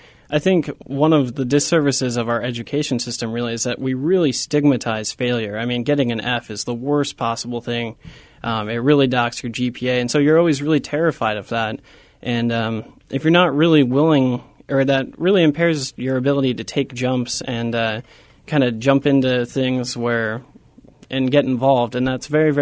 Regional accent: Cedar Falls, Iowa, United States; Well, I'm from Cedar Falls, so I didn't travel far when I went to college.

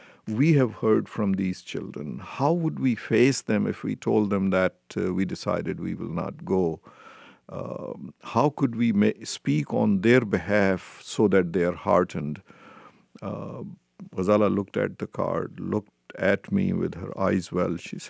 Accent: Virginia, United States; As I come from Virginia, and Virginia has shown that there is solution to this difficult moment in our history.

